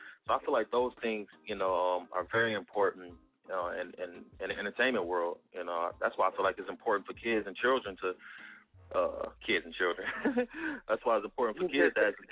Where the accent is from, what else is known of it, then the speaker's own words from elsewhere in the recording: Michigan, United States; Yeah, man. I'm from Michigan, brother, so I'm not too far.